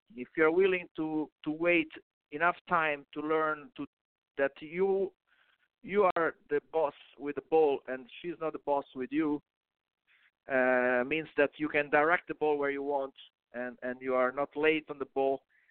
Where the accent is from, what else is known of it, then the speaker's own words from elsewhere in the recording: Rome, Lazio, Italy; So as I'm from Rome, as I said, it's very similar to the gladiator in Colosseum rules.